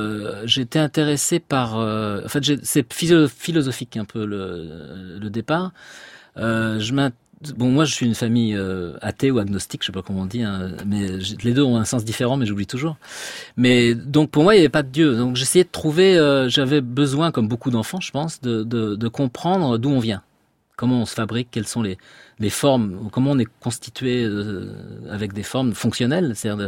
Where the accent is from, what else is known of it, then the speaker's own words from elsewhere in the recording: Paris, Île-de-France, France; born there; Ben, je suis né à Paris, hein, mais une partie de ma famille du côté de ma mère est de la Somme.